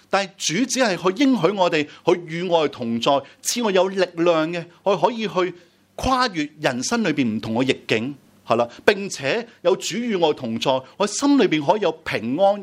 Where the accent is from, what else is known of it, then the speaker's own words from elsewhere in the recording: Hong Kong; 即系而家我哋香港人嗰种嘅快乐指数咧，其实唔系好高嘅啫